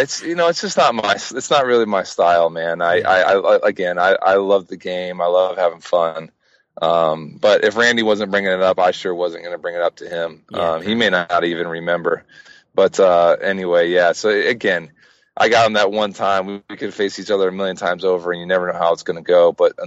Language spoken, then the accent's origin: English; Florida, United States; which is where I saw my first major league game as a kid, because I grew up in South Florida.